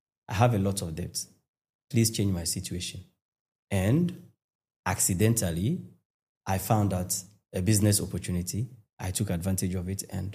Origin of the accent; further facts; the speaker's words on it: Tamale, Northern Region, Ghana; You see, I grew up in Tamale.